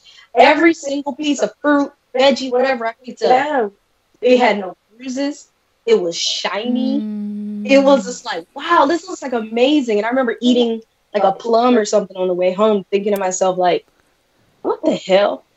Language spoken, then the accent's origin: English; Midwest, United States; I grew up in the Midwest. I love me some farmers. I love being on the farm.